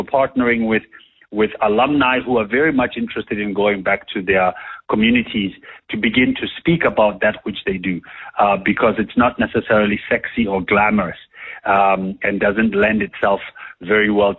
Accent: Katlehong, Gauteng, South Africa; moved away; also born or lived in New York, United States; Bro, ke holetse ko Katlehong. I grew up in Katlehong, in a section called Msiliki.

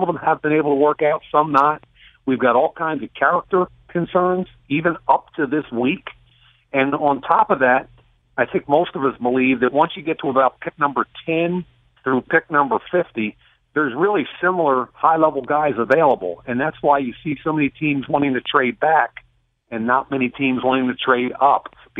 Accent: Philadelphia, Pennsylvania, United States; I grew up in West Philly, and I'm very proud of that. With Our Lady of Lourdes grade school in the Overbrook section

